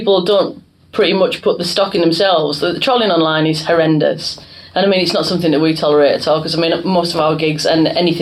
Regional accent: North West England, United Kingdom; where I'm from Cumbria. Cumbria floods all the bloody time.

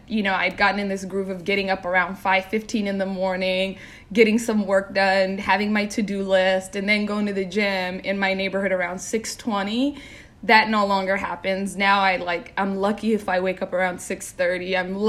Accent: Seattle, Washington, United States; now in New York City, United States; So I grew up by myself in Seattle, Washington.

